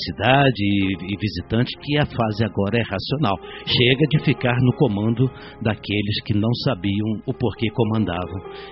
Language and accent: Portuguese; Nova Iguaçu, Rio de Janeiro, Brazil; eu sou de Nova Iguaçu, nem sou do Rio de Janeiro, é apenas o nome que a gente ouve mais.